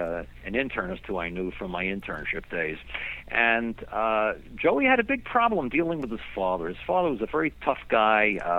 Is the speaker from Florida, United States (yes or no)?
no; Brooklyn, New York, United States; I was from Brooklyn originally, and his street patois reminded me of my own upbringing.